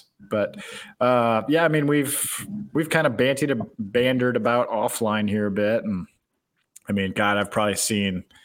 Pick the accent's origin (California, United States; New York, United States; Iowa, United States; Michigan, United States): Iowa, United States; Iowa City; even as a kid growing up in Iowa City